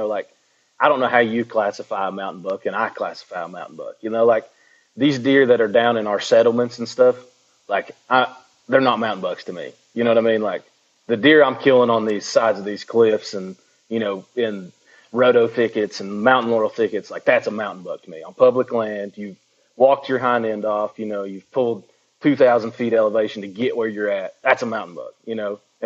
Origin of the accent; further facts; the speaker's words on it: North Carolina, United States; I grew up in Western North Carolina my entire life.